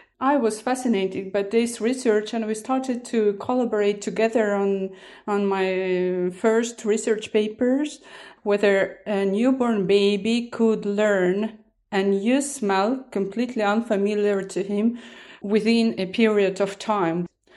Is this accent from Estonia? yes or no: yes; Estonia; I'm originally from Estonia.